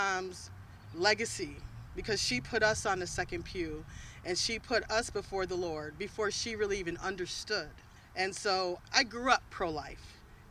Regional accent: Wheaton, Illinois, United States; I grew up in Wheaton, so Aurora is a part of my area where I grew up in. I was raised by a single mother, six kids.

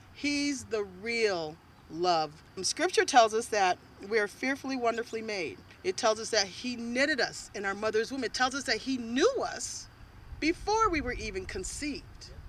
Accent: Wheaton, Illinois, United States; I grew up in Wheaton, so Aurora is a part of my area where I grew up in. I was raised by a single mother, six kids.

